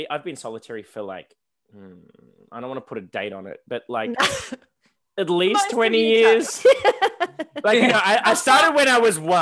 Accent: Australia; because I'm an Aussie, I'll say how it is.

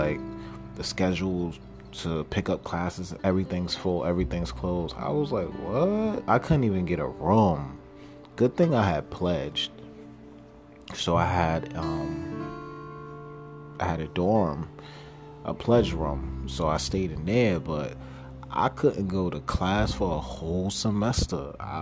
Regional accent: New York, United States; but hey, I'm from New York. If you can make it here, you know the rest.

